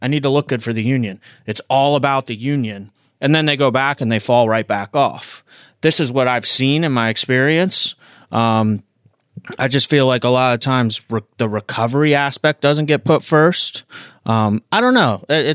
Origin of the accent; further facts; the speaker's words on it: Florida, United States; I'm from South Florida. We never had unions down here.